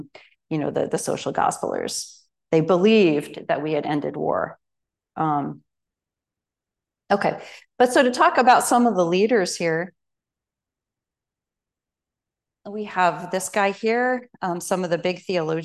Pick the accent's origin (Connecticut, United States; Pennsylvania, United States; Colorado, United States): Connecticut, United States; I was raised a Congregationalist. I don't, you know, it's a, I was raised in Connecticut.